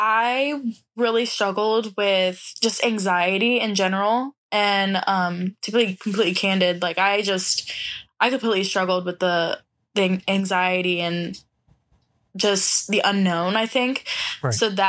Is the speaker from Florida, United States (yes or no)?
yes; Tampa, Florida, United States; it was about 3 hours. I'm from Tampa.